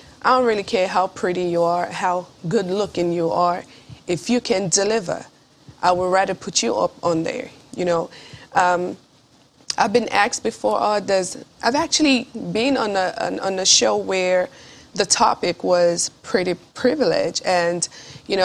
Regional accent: Nigeria; I have best of both worlds, being an American and being a Nigerian.

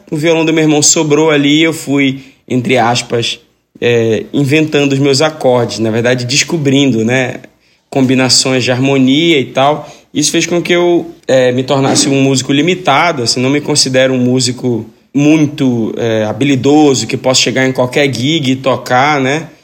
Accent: João Pessoa, Paraíba, Brazil; born there; eu nasci na Paraíba, nasci em João Pessoa. Fiquei pouco tempo na Paraíba, né? Não tenho memórias de João Pessoa

